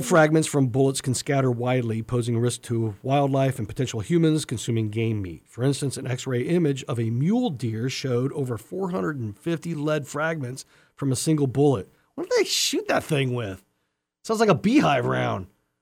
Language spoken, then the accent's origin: English; Idaho, United States; I remember growing up in Idaho.